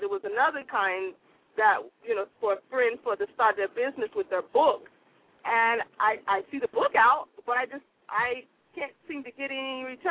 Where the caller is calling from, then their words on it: Florida, United States; I'm calling from Florida.